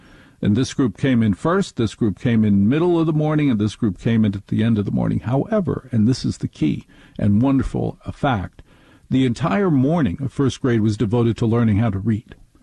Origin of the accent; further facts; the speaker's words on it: New Jersey, United States; I grew up in North Jersey in a household where mom was in charge, but that was not unique.